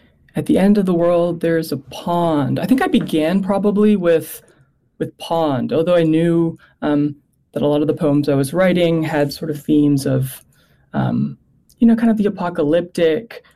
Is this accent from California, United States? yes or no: yes; California, United States; I grew up in Southern California.